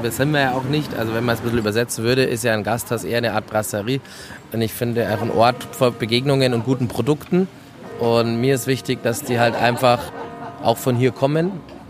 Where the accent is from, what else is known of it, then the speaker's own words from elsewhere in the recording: Dorfen, Bavaria, Germany; kommt daher, wo ich herkomme, witzigerweise, aus Dorfen.